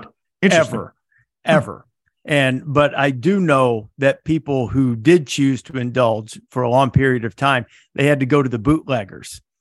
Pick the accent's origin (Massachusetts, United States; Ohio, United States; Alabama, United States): Alabama, United States; Muscle Shoals; I grew up in Northwest Alabama, where it was dry for quite some period of time.